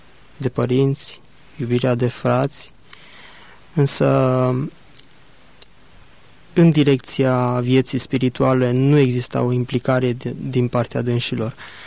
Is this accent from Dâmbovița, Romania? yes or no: no; Zalău, Sălaj County, Romania; m-am născut în 1975 într-o familie din Zalău, dintr-un cartier apropiat de Zalău, Ortelec